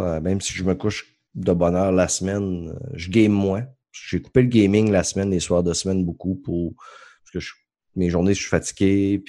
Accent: Quebec, Canada; je viens pas du lac non plus, je viens du Saguenay.

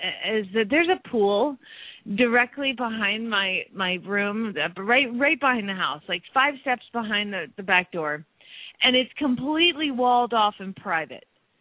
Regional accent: Phoenix, Arizona, United States; from Phoenix, Arizona

